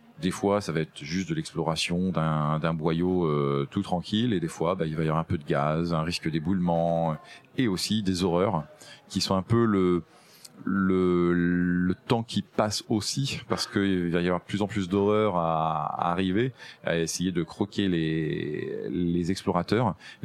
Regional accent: Brittany, France; Je suis breton et je parle breton.

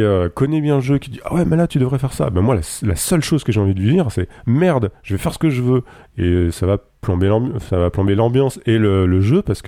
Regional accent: France; Enfin, nous aussi, parce qu'on est français.

